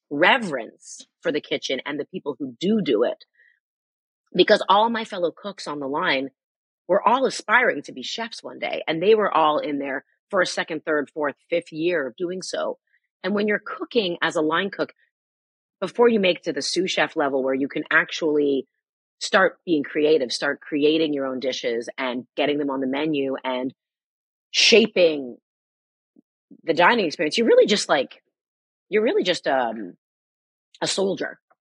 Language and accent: English; Toronto, Ontario, Canada; my good friend from summer camp growing up in Toronto